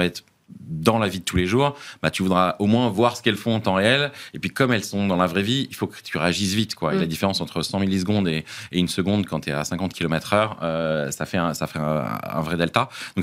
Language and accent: French; France; J'ai pas besoin d'aller dire que je suis français.